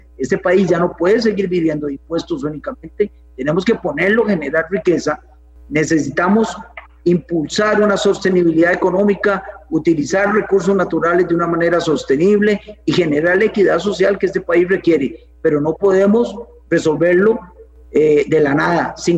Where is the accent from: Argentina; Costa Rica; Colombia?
Costa Rica; ese derecho se me termina a mí como costarricense en el momento en que yo se lo impida a otro costarricense